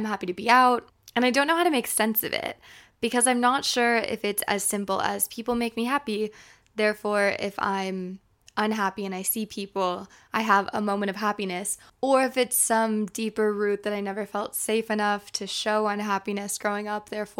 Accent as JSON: {"language": "English", "region": "East Coast", "country": "United States", "tie": "born there", "said": "I don't know whether or not that's due to being an American, someone born on the East Coast, someone born in the late 90s."}